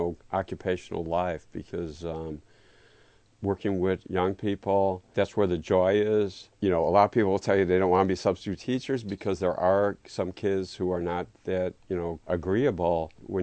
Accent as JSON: {"language": "English", "town": "Chicago", "region": "Illinois", "country": "United States", "tie": "born or raised there", "said": "I was raised in West Rogers Park mostly, which is a Jewish neighborhood. We had about 100,000 Jewish people. It's still primarily a Jewish neighborhood. It's an enclave on the far north side of Chicago."}